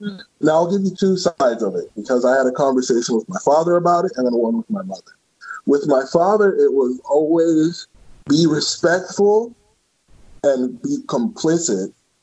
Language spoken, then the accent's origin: English; Bloomington, United States; now in Georgia, United States; I was growing up in Bloomington. In Bloomington, everything was kind of hush-hush and like people weren't as open with their feelings. Now, here in Georgia